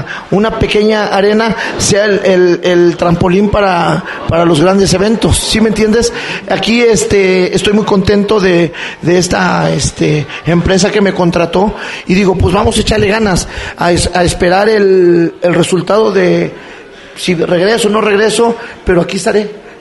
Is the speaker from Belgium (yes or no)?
no; Mexico; yo también soy mexicano. Yo también tengo por qué defender esa bandera.